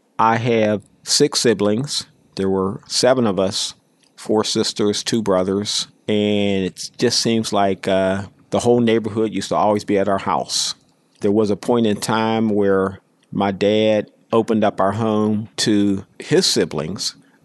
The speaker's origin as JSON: {"language": "English", "town": "Pittsburgh", "region": "Pennsylvania", "country": "United States", "tie": "born or raised there", "said": "I was born and grew up in Hill District. I was born on Wiley Avenue, and I grew up in an area they call Sugar Top, up on Milwaukee Street. I still have family who lives in the area."}